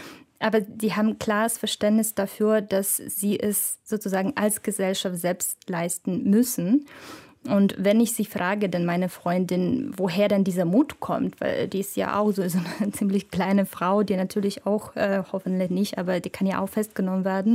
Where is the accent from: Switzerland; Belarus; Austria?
Belarus; Eine Freundin von mir, da haben wir zusammen studiert in Minsk. Ich komme ja selbst aus Belarus.